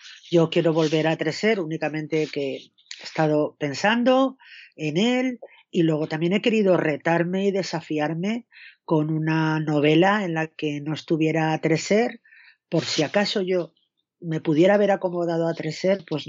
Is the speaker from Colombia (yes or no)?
no; Barbastro, Aragon, Spain; porque la he hecho nacer allí. Es mi tierra, es la tierra de ella.